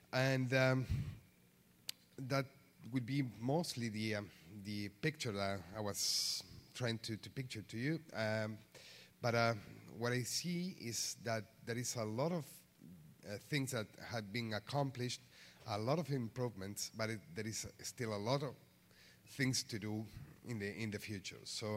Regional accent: Argentina; because I'm from Argentina and I work in this particular region.

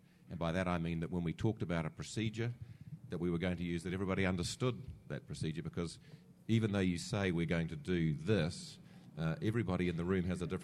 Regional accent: New Zealand; because I come from New Zealand.

